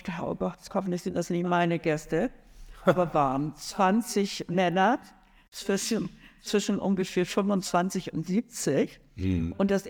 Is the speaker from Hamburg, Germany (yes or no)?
yes; Hamburg, Germany; Ja, also ich bin in Hamburg geboren